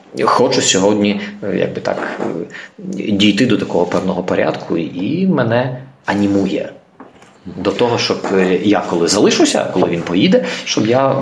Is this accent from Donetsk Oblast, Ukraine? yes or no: no; Odesa, Odesa Oblast, Ukraine; про його свячення на єпископа у Одесі, тобто в моєму рідному місті.